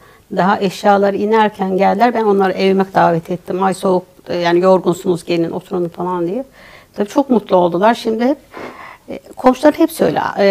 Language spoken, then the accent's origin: Turkish; Elmalı, Antalya, Turkey; ben Antalya'nın Elmalı ilçesinde doğdum, büyüdüm.